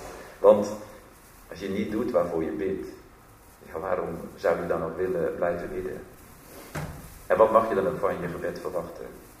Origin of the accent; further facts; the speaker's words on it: South Holland, Netherlands; Misschien weten jullie, of anders horen jullie het misschien wel aan me, dat ik uit het Westland kom.